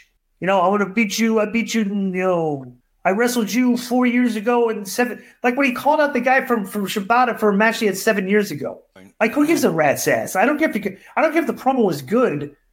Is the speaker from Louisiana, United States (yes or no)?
no; Marietta, Georgia, United States; No, but we're all from Marietta. Who's the king of Marietta?